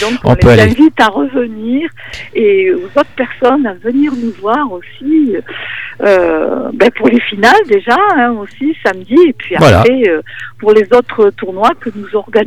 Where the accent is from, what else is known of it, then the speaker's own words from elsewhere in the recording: Marseille, Provence-Alpes-Côte d'Azur, France; now in Chambon-sur-Lignon, France; je venais faire le tournoi du Chambon-sur-Lignon, même étant de Marseille.